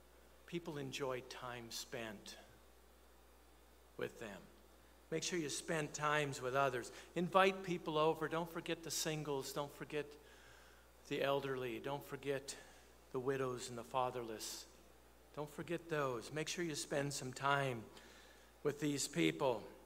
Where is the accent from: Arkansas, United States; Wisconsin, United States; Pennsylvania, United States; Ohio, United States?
Wisconsin, United States; You know, when I was a kid, 6 or 7 years old, kept the feast in Big Sandy. We came down from Wisconsin.